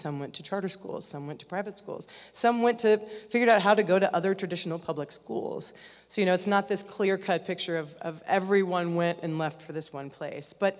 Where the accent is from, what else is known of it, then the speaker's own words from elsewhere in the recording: Lincoln, Illinois, United States; I grew up in a town in central Illinois called Lincoln, and it had changed quite a bit.